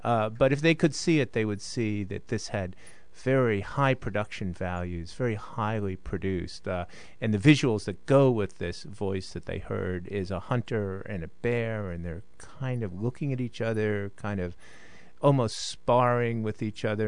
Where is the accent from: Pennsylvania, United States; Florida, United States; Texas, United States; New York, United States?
Florida, United States; Miami; I'm not a native Spanish speaker, but I grew up in Miami, so I'm almost a native Spanish speaker.